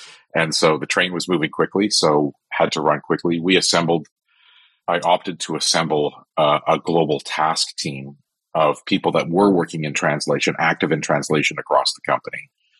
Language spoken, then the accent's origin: English; Canada; I'm Canadian